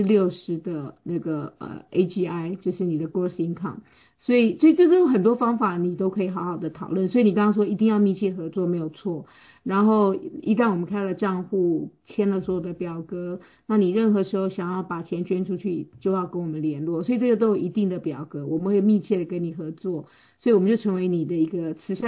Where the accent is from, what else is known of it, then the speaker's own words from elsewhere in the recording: Taiwan; now in United States; 我常常说我自己从台湾来的，然后我在台湾也是念公共政策，然后公共行政